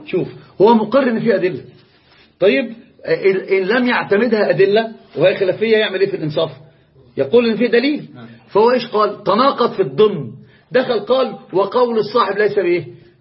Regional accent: Morocco; أنا مغربي ابن يوسف بن تشافين

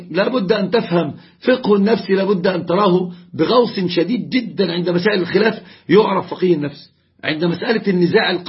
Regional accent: Egypt; يا رجل، عندنا في مصر يعني رجل بيتكلم على العقبة الكؤود

